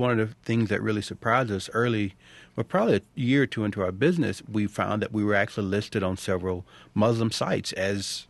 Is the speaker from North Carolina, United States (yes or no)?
yes; North Carolina, United States; Because I grew up in North Carolina in the South.